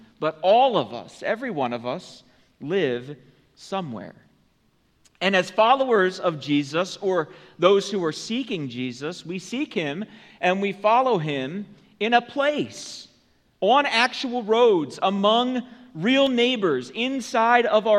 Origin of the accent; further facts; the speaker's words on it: Lancaster, Pennsylvania, United States; I was born in Lancaster County long ago in the spring of 1981. You believe? Wow. Yeah. Yeah. Wow. Yeah. My. Lancaster is my home. Yes, it is. It is my geography. It's my location.